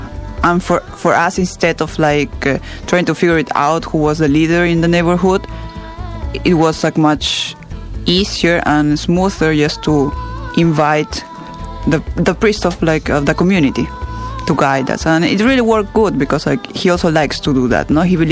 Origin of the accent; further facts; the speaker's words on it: Barranquilla, Atlántico, Colombia; English is a second language; in my neighborhood, in my hometown, in Barranquilla, sometimes we have like something like called neighborhood meditation.